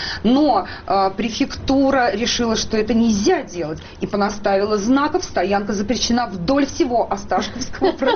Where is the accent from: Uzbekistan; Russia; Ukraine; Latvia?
Russia; Moscow; Я коренная москвичка, и я все же жила в центре Москвы, напротив церкви Святого Филиппа.